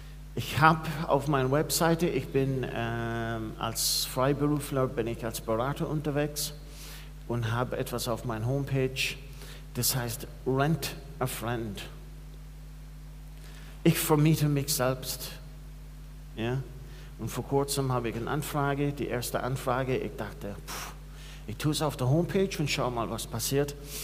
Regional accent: Ireland; Also ich bin Ire, ich komme aus einem Land, das sehr katholisch geprägt ist. In die 80er Jahre, als ich groß geworden bin

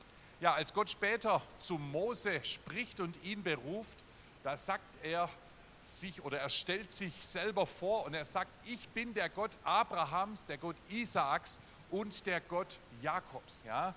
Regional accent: Baden-Württemberg, Germany; accent: Swabian; Ich bin ein Schwabe, das hört man ein bisschen am Dialekt.

